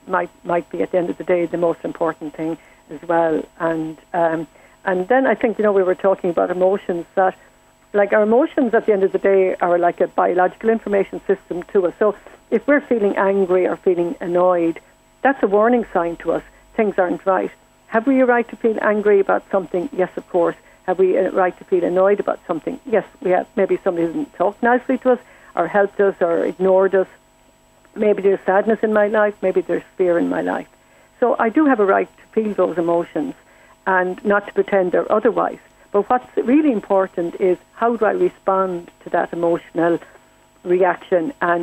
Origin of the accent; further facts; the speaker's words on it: Lismore, Munster, Ireland; when I grew up in Lismore in County Waterford